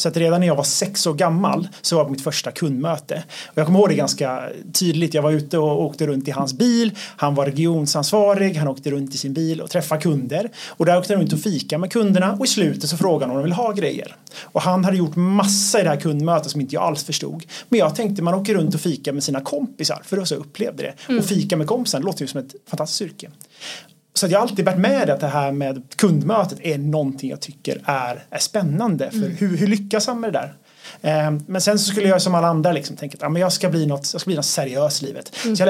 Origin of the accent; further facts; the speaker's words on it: Gothenburg, Västra Götaland County, Sweden; now in Stockholm, Sweden; Ja, men jag brukar säga att jag är en göteborgare. Nu firar jag 10 år i Stockholm den här månaden, så jag vet inte riktigt om jag kallar mig göteborgare längre, men jag är i alla fall född där.